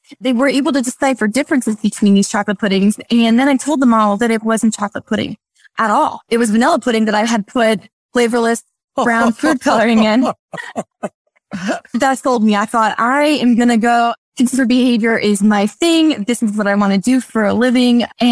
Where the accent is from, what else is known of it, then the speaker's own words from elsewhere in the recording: Florida, United States; So I grew up in South Florida, born and raised there, and went to college in Florida.